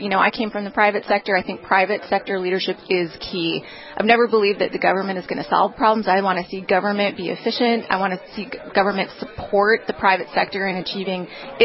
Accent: Mayville, North Dakota, United States; when I was a kid growing up in Mayville and everybody knew where I was and what I was doing

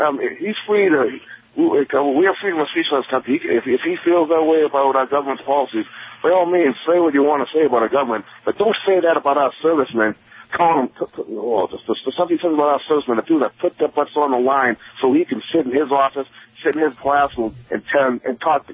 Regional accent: Randolph, Massachusetts, United States; moved away as an adult; now in El Paso, United States; I'm originally from Randolph. I've been down here in El Paso the last 18 years.

